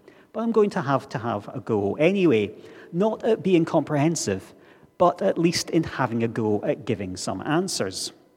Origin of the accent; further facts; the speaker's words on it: Tain, Scotland, United Kingdom; about 15 miles by road from where I grew up in Tain.